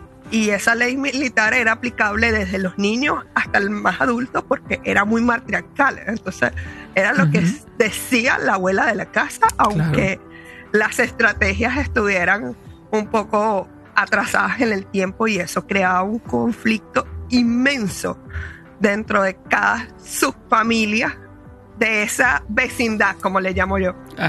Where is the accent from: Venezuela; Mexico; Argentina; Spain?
Venezuela; Soy venezolana, nací en un pueblo muy cultural, muy folclórico, de 4 calles, 30 transversales en cuadrículas perfectas, donde la familia sanguínea se volvía como la familia del pueblo.